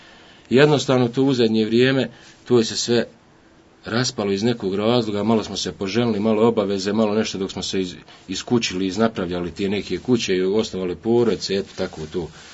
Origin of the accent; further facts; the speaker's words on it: Vareš, Federation of Bosnia and Herzegovina, Bosnia & Herzegovina; born there; rođen sam u Varešu 1986. u porodilištu, s ponosom ću reći, u Varešu